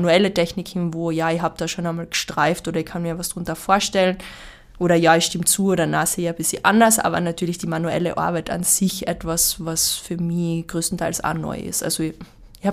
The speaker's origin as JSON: {"language": "German", "country": "Austria", "said": "Insgesamt sind es ja 6 bei uns in Österreich"}